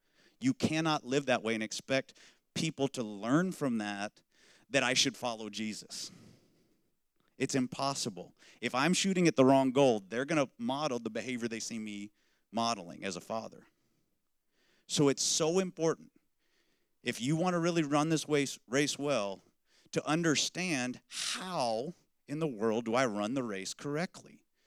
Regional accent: Lubbock, Texas, United States; I grew up in one of the strangest cities in the world, Lubbock, Texas

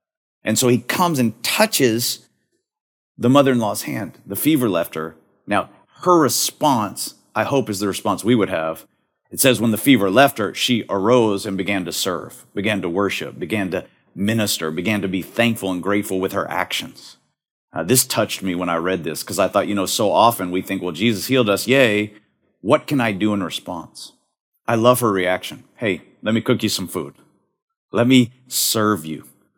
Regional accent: Texas, United States; I grew up in West Texas, and sometimes the entire sky would be brown with dirt.

